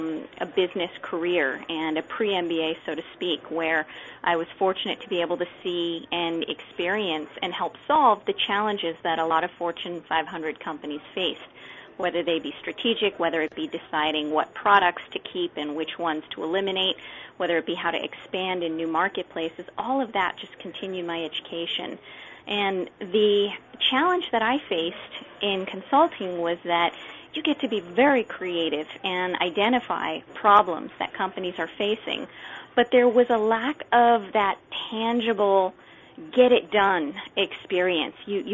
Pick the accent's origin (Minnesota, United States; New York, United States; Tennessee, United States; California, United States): California, United States; So a little bit about my background. I grew up in Southern California. I come from a family of 4.